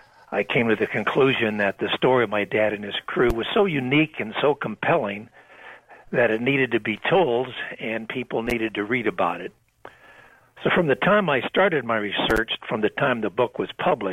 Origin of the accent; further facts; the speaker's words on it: San Marino, California, United States; also born or lived in Pasadena; Well, I was born in Pasadena, California, but moved to a nearby neighborhood, San Marino, when I was about two.